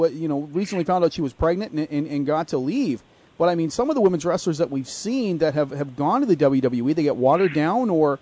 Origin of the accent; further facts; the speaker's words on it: Vancouver, British Columbia, Canada; And I'm from Vancouver